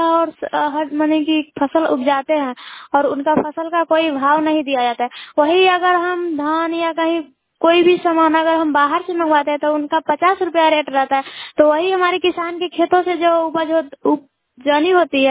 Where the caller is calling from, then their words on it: Sawachur, India; सवाचुर पंचायत के सवाचुर गांव से बोल रही हूँ।